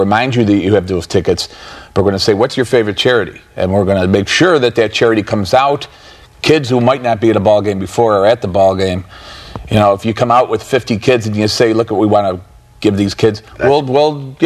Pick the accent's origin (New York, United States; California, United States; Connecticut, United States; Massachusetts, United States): New York, United States; Buffalo; I'm from Buffalo, New York.